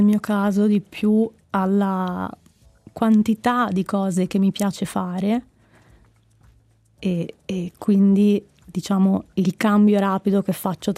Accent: Grisons, Switzerland; accent: Florentine; moved away as an adult; also born or lived in Florence; Io sono mesolcinese, cresciuta, ho fatto le elementari, le medie e poi sono andata a studiare a Firenze ai 18 anni e il mio accento si è evoluto

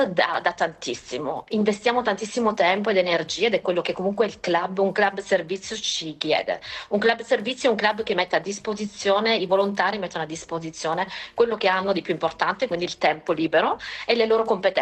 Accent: Sicily, Italy; moved away as an adult; also born or lived in Turin / Florence / Monaco / London; now in Switzerland; sono nata in Sicilia, cresciuta in Sicilia, e ho fatto i miei studi al Politecnico di Torino

